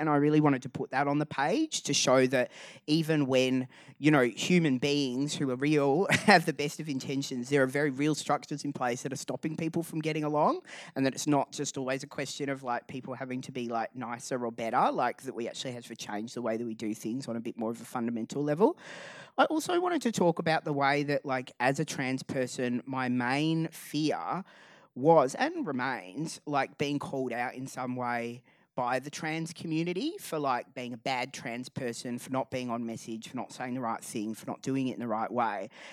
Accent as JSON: {"language": "English", "town": "Perth", "region": "Western Australia", "country": "Australia", "moved": "as an adult", "lives_now": "Melbourne, Australia", "said": "I moved from Perth to Nar, Melbourne when I was, I think I just turned 20, which is 20 years ago now."}